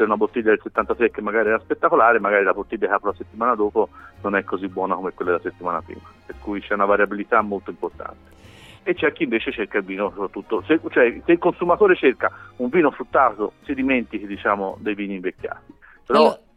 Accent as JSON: {"language": "Italian", "region": "Tuscany", "country": "Italy", "said": "da toscani siamo di per natura mercanti"}